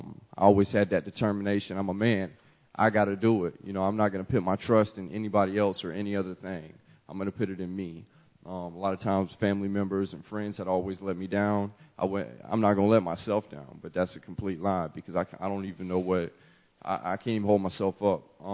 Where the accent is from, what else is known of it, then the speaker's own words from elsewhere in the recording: Tallahassee, Florida, United States; I'm actually from Tallahassee, Florida. Matter of fact, I'm from right around the corner here.